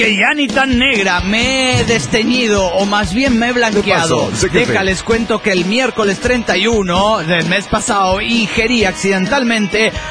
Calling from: Chubut, Argentina; ¿Cómo andan? Donde empieza la raya del traste del mundo, en Chubut, Argentina.

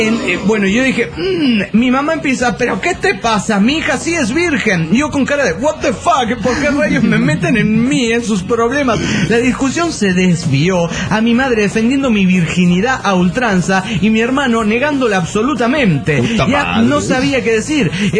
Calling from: Aguascalientes, Mexico; de Aguascalientes, México.

